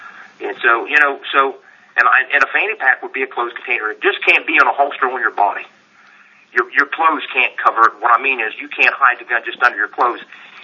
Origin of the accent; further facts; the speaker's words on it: West Virginia, United States; I'm from West Virginia.